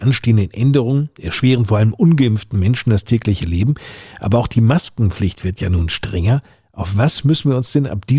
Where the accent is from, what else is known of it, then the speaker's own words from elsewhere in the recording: Lower Saxony, Germany; Bei uns in Niedersachsen